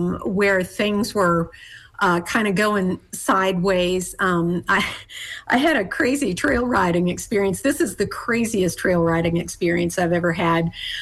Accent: Bowling Green, Kentucky, United States; I grew up in Bowling Green, Kentucky, it was relatively inexpensive to have horses there.

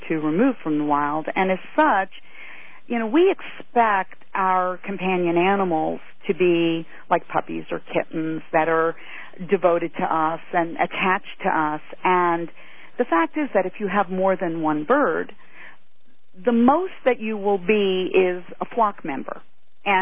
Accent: New York, United States; Well, as a child, I grew up in New York, and I had little parakeets as pets

